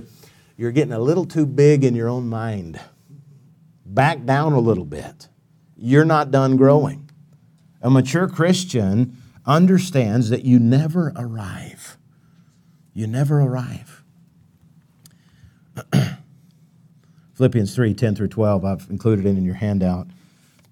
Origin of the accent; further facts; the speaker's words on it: Tennessee, United States; accent: Tennessee; I got up and I was so nervous that my Tennessee accent came out a little thick, and he told me I sounded like Foghorn Leghorn